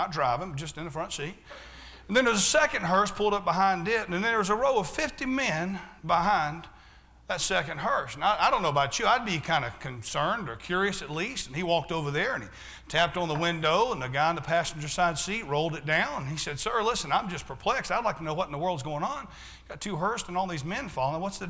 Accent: Florida, United States; I grew up in Florida, and in Florida, the deer down here, they're kind of like big dogs

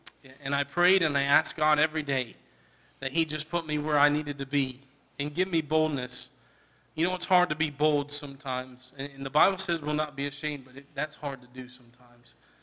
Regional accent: West Virginia, United States; I'm a junior here at Landmark, and I'm from West Virginia, and I'm studying to be a pastor.

